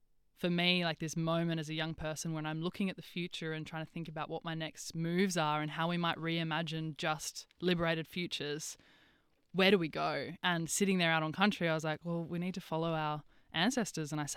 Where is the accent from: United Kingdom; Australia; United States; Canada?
Australia; Alice Springs, Northern Territory; also born or lived in Melbourne; I grew up on Aruna country in Mbantwa, Alice Springs. My family are from a place called Ilinjau, which is 400 kilometres north of Alice, up the Stuart Highway on Kadich country.